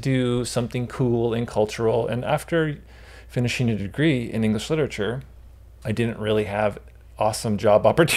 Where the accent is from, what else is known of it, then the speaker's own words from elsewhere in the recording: Canada; Douglas Copeland also being Canadian and me trying to be a Canadian writer.